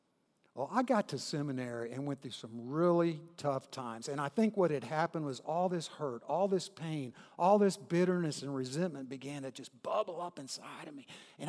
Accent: Wharton, Texas, United States; I grew up in Wharton, Texas. I'm a small town boy, population 8,000.

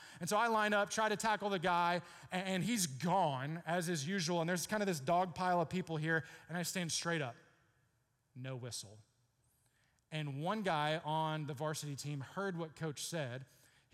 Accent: Beaumont, Texas, United States; I grew up in Beaumont, which is not part of Houston.

